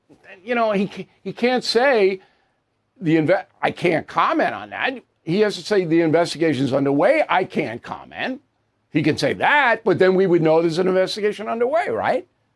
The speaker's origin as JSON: {"language": "English", "country": "United States", "said": "And that's really disturbing to me as an American."}